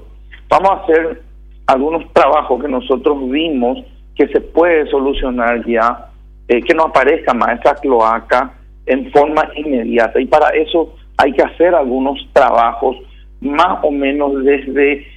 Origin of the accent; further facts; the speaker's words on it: Paraguay; me molesta como paraguayo.